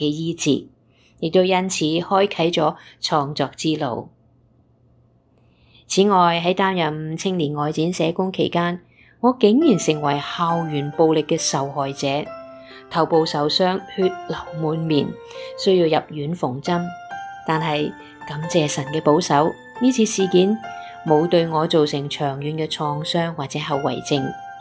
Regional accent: Hong Kong; 作为土生土长的香港人，我更加盼望能够为粤语歌曲出一分力

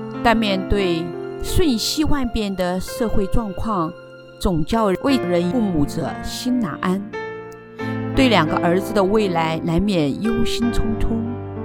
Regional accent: Hong Kong; 我和先生都是土生土长的香港人，30多年在这个熟悉的地方生活，一切才刚安定下来。

